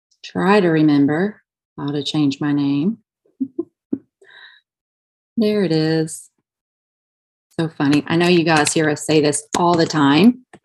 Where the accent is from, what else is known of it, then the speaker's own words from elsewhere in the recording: Alabama, United States; accent: Southern; now in New Hampshire, United States; I am from Alabama, so that's my southern accent still coming out.